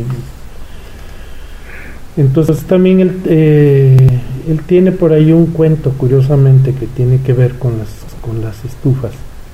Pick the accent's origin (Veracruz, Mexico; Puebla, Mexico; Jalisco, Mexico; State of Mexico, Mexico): Jalisco, Mexico; Zapotlán; born there; En la casa donde yo nací, aquí en la calle de Colón